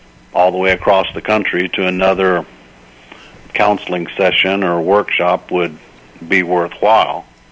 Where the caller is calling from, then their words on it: Florida, United States; Good afternoon. I'm calling you from Southwest Florida.